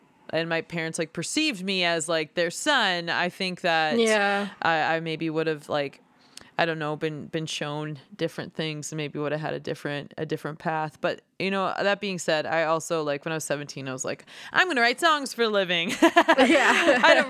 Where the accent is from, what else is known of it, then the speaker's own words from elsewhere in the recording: Mortlach, Saskatchewan, Canada; I grew up in Mortlach. That's what my peers listened to, and that's what I was exposed to.